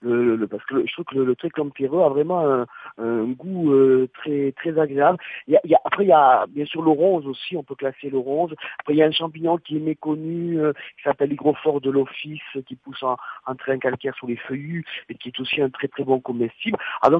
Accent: Montauban, Occitanie, France; born there; Je suis né à Montauban, donc c'est pour ça que je connais un petit peu le coin.

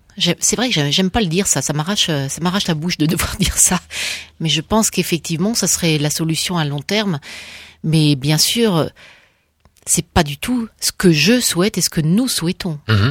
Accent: Grand Est, France; Bon, je viens d'Alsace.

